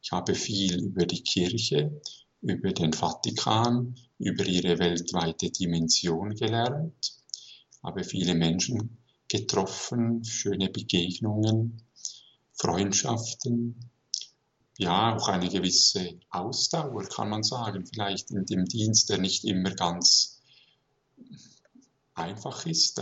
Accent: Wollerau, Schwyz, Switzerland; ich bin aufgewachsen in Wollerau, in einer christlichen Familie und war Ministrant in der Pfarrei St. Verena.

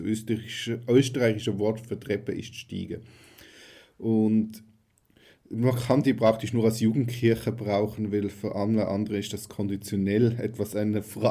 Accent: Switzerland; So was Großes sind wir als Schweizer fast nicht gewohnt.

